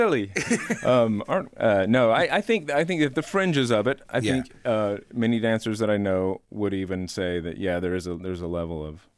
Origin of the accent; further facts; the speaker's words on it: Texas, United States; because I grew up in Texas, and Texas is a world removed from the fancy